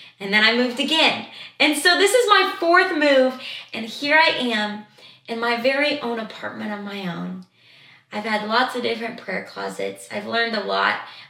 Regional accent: Arkansas, United States; Growing up in Arkansas, y'all, you would literally open up the door, grab what you wanted, close the door, and go.

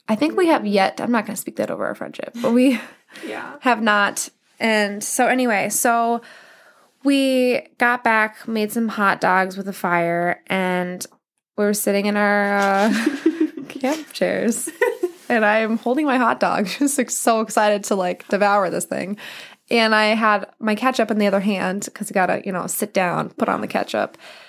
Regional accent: Minnesota, United States; We're from Minnesota.

